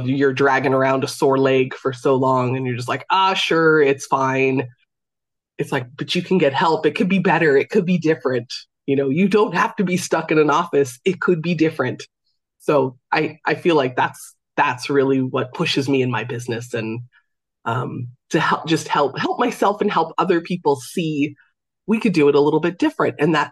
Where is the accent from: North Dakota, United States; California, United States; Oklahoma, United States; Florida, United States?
California, United States; now in Ireland; I'm based in Ireland. I grew up in California, and I cannot wait for this event.